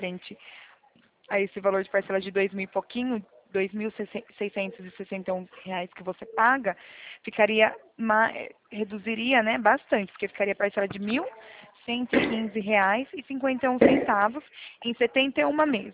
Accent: São Paulo, Brazil; sou daqui do interior de São Paulo.

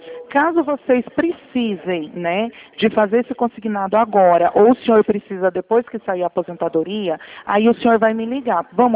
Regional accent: Campinas, São Paulo, Brazil; Eu sou aqui de Campinas. O meu escritório é aqui em Campinas.

